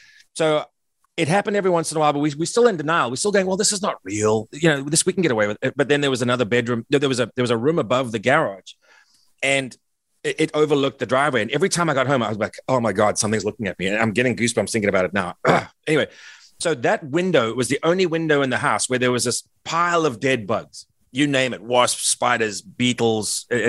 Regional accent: New Hampshire, United States; now in Brentwood, United States; she came from Tulsa and I came from New Hampshire, and we decided we'd sort of go somewhere in the middle. So we moved to Nashville and we bought a house in Brentwood.

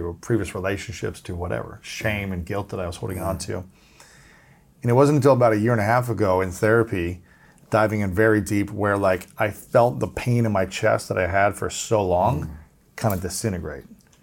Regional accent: Ohio, United States; You know, I grew up in Ohio, was never, you know, share with me how you feel.

